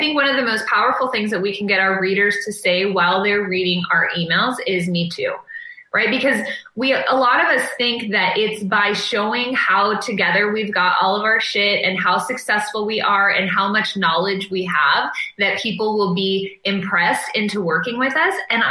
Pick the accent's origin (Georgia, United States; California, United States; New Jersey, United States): California, United States; San Diego; born there; I was born in San Diego in 1982. I'm an only child.